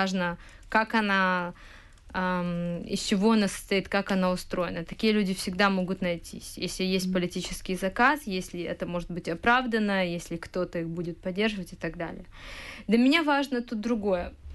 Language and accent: Russian; Kyiv, Ukraine; Но мы активисты, мы киевляне, мы из Киева можем пойти это сделать.